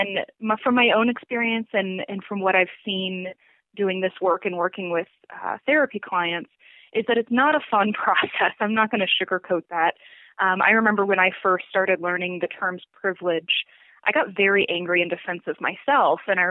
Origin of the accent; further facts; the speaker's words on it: Midwest, United States; I'm from the Midwest. We do not like confronting in the Midwest.